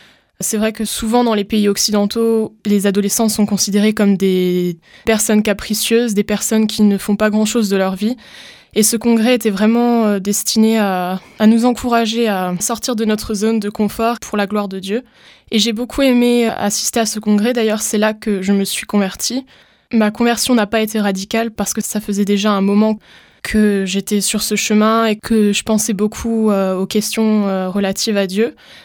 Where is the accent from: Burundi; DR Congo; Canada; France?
France; j'ai 20 ans et je suis française. Je suis née dans une famille chrétienne